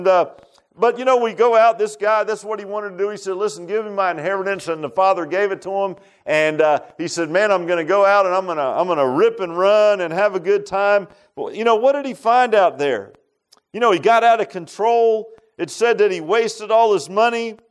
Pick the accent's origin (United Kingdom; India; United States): United States; Virginia Beach, Virginia; I grew up in Virginia Beach.